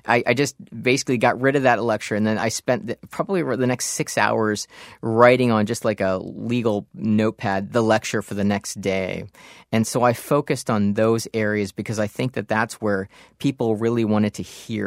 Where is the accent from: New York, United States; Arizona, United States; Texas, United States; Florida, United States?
Florida, United States; also born or lived in Africa; when I was young, growing up in Florida, I was born in Africa.